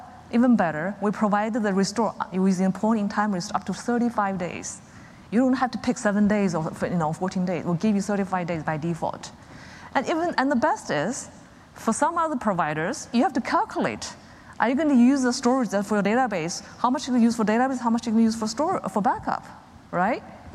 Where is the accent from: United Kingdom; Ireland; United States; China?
China; I just mentioned I come from China, right?